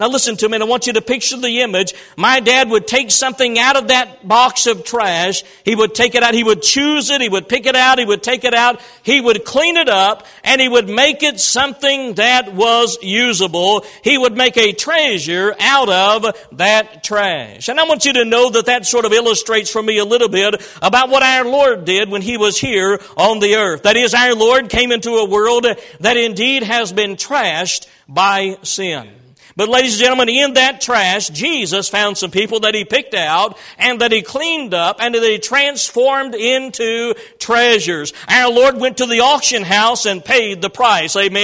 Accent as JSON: {"language": "English", "region": "Illinois", "country": "United States", "tie": "born or raised there", "said": "10 or 12 miles south of where I was raised in Illinois."}